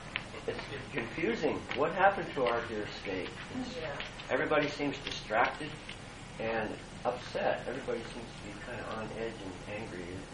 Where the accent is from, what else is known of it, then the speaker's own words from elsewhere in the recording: California, United States; I was born in Ventura County. I'm a California native. So it's nice to be back in my home state